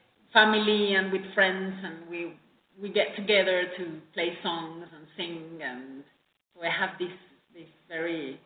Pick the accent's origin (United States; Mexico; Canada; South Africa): Mexico; I think it was in the 2011 when I came back from Granada. I stayed there for years and a half. And I came back to Mexico and I went with my family to Mazamitla, to the mountains here.